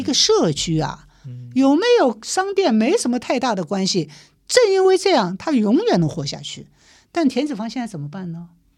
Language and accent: Chinese; Shanghai, China; 我们上海人讲